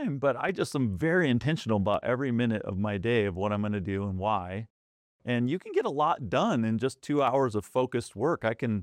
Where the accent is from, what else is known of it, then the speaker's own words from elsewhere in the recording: Seattle, Washington, United States; I grew up in Seattle, Washington, so that's definitely my wheelhouse homeland.